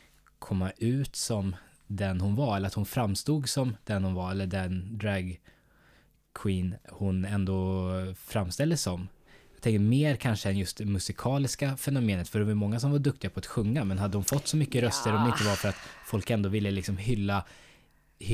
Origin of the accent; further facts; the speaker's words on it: Jönköping, Jönköping County, Sweden; Så det gör en ju väldigt stolt som Jönköpingsbo att människor är så pass öppna och toleranta.